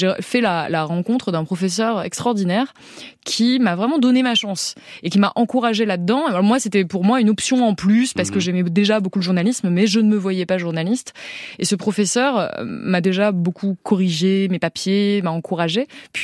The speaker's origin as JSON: {"language": "French", "region": "Auvergne-Rhône-Alpes", "country": "France", "said": "je viens d'Ardèche où il n'y a pas de gare, où il n'y a pas d'autoroute, où la voiture est absolument essentielle pour se déplacer"}